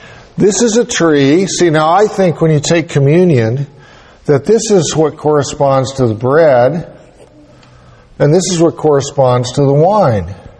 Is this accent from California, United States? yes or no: no; Boulder, Colorado, United States; I remember, I come from Boulder. I don't come from Nashville.